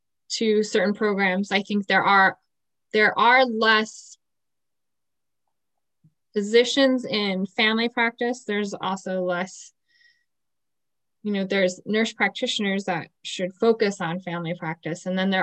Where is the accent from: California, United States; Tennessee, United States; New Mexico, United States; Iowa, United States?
New Mexico, United States; I mean, I grew up in New Mexico, but I feel like when you stay in New Mexico, you can give back to your community and people fall in love with New Mexico.